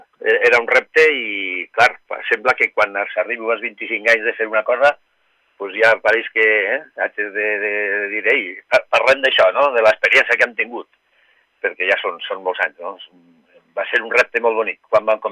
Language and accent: Catalan; Onda, Valencian Community, Spain; és el meu riu, jo també soc d'Onda